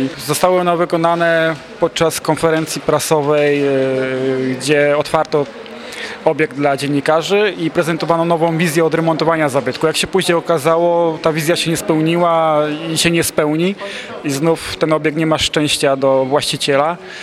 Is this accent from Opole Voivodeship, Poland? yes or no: yes; Grodków, Opole Voivodeship, Poland; jestem z Grodkowa.